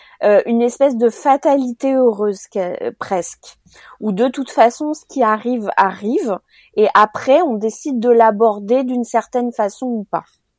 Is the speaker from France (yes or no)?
no; Cameroon; j'ai grandi en Afrique. Alors, je dis en Afrique parce que j'ai grandi dans plusieurs pays d'Afrique, dont principalement le Cameroun.